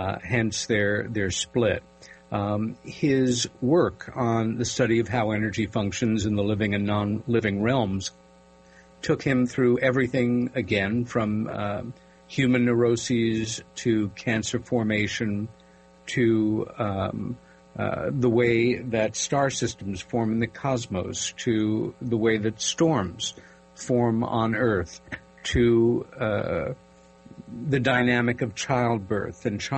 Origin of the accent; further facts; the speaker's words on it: Queens, New York, United States; When I was a boy growing up in Queens, New York, my Russian grandmother